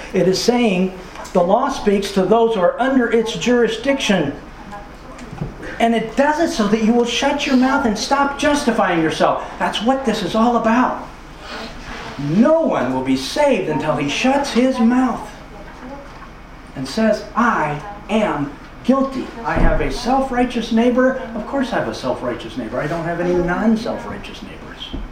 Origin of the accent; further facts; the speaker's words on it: United States; now in France; I'm an American. I could commit a crime and America could ask France to extradite me, and they probably would.